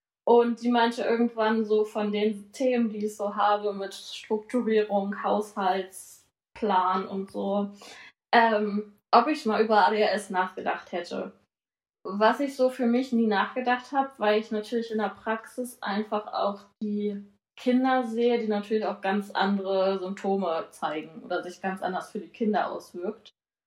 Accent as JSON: {"language": "German", "region": "Schleswig-Holstein", "country": "Germany", "said": "ich komme aus Ostholstein oben, aus Schleswig-Holstein, wohne da an der Küste in Heiligenhafen mittlerweile"}